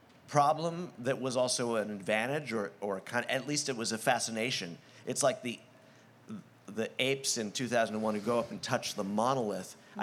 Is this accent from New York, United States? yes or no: yes; Brooklyn, New York, United States; now in California, United States; It's power over me or inside me that I was from Brooklyn. It was something I first wanted to cast off or deny in a way. I ran away. Mm. I ran away to California